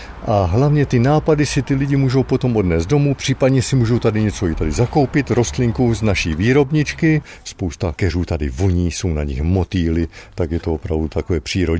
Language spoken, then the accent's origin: Czech; Karviná, Moravian-Silesian Region, Czechia; protože pocházím z Karviné